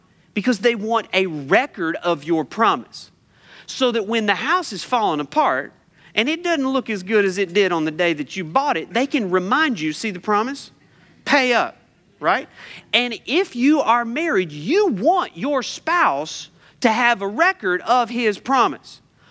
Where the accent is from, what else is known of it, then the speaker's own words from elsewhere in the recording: United States; I'm an American. It's all about freedom, you know?